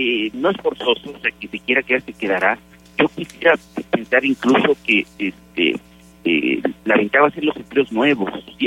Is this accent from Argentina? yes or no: no; Querétaro, Mexico; todos somos queretanos